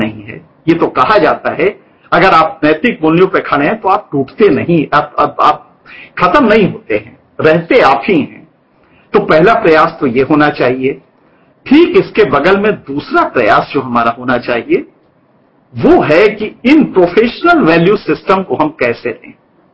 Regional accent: Bihar, India; हम भी बिहार से आए हैं। हमें उसका अंदाजा है कि गरीबी में किस तरह से वो भाग के आता है यहां कमाने।

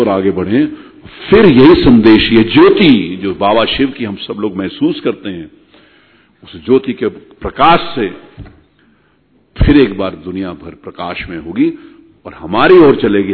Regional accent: Uttar Pradesh, India; मैं उत्तर प्रदेश से आता हूं, उत्तर प्रदेश में मेरा जन्म हुआ, उत्तर प्रदेश के शहर कानपुर से मैं राजनीतिक क्षेत्र में काम करता हूं

